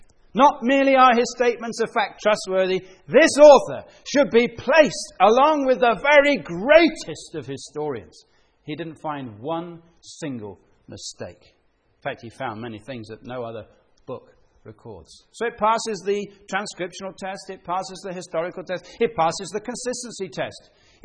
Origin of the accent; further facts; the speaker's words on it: Bicester, South East England, United Kingdom; my hometown of Bicester